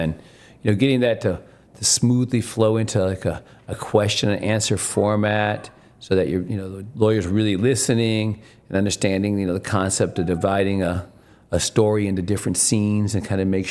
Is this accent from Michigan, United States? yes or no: yes; Michigan, United States; I'm like, because I'm from Michigan. There's a reason I don't live there, because I'm very susceptible to cold weather